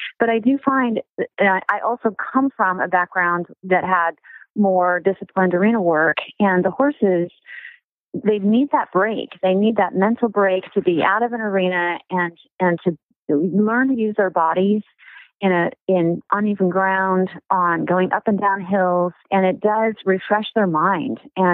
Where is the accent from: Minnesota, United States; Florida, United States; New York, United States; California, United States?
California, United States; Pacific Palisades; So I grew up in Palisades, and just to get to the arena, we had to ride the trails.